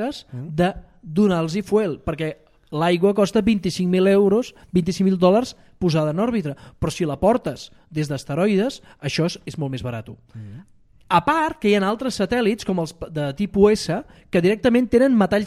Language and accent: Catalan; Badalona, Catalonia, Spain; Al rededor, és que sóc de Badalona, clar. Jo sóc de Badalona.